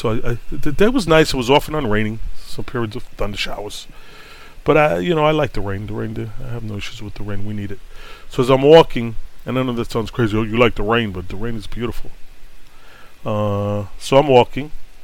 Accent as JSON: {"language": "English", "town": "New York City", "region": "New York", "country": "United States", "tie": "born or raised there", "said": "it's funny, you know, I grew up in New York, but I appreciate it as if I was a tourist."}